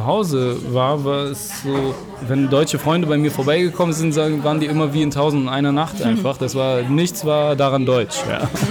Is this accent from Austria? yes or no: no; Saudi Arabia; Ich komme aus Saudi-Arabien.